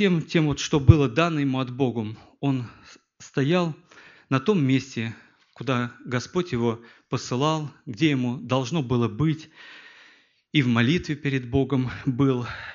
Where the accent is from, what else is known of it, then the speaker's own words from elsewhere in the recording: Saransk, Mordovia, Russia; Я, братья из Мордовии, город Саранск